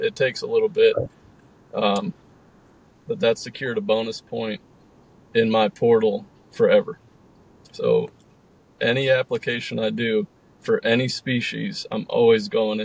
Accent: Pennsylvania, United States; even my home state of Pennsylvania, I buy elk points in Pennsylvania.

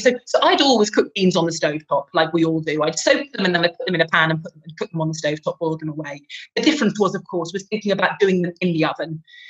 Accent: England, United Kingdom; Well, I'm English

